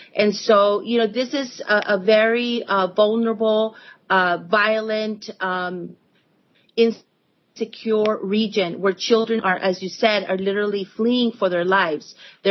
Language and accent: English; El Salvador; I myself, I'm from El Salvador, and this is my country